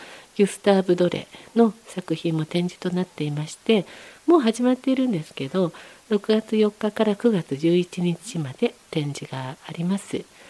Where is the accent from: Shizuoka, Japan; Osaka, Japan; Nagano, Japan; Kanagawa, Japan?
Kanagawa, Japan; Fujisawa; 私湘南出身だったんだなっていうことを思い出しまして、やっぱ藤沢に帰ろうと思いましたね。